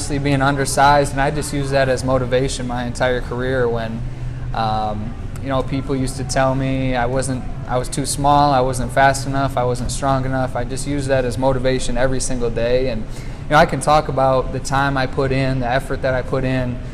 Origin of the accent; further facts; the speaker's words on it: Grand Rapids, Michigan, United States; Growing up in the Grand Rapids area, the fan base, the people in this community are very tight.